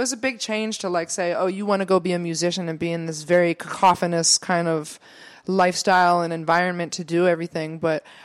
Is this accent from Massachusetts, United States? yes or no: no; Upper St. Clair Township, Pennsylvania, United States; I come from Upper St. Clair Township, and I have to give a lot of credit to how the arts and music program was back when I was a student there.